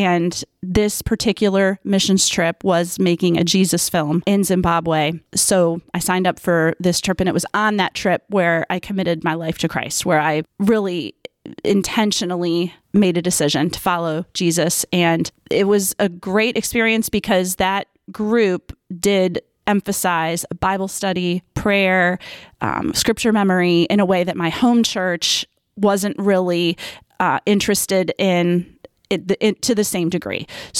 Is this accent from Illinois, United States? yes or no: yes; Chicago, Illinois, United States; Okay. So I was raised in Chicago.